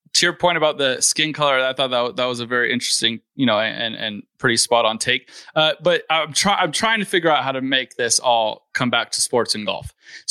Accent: Valencia, California, United States; even if I grew up where I grew up in Valencia, which is a pretty nice town.

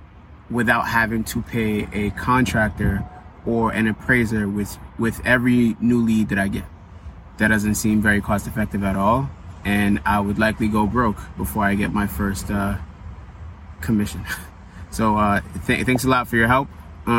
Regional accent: Brooklyn, New York, United States; I'm from Brooklyn, New York.

